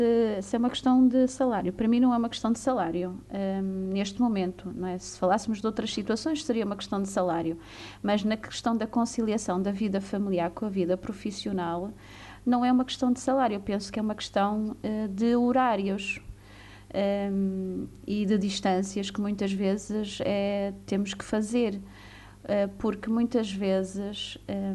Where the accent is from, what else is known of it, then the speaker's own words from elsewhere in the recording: Santa Maria da Feira, Aveiro, Portugal; sou de Santa Maria da Feira, tenho 43 anos e neste momento sou professora do primeiro ciclo nas Caldas da Rainha.